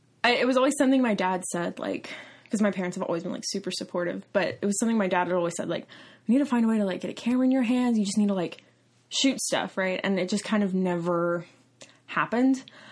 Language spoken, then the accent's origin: English; Oklahoma, United States; I feel like, because I'm originally from Oklahoma, and I feel like I've always had an interest in, like, storytelling.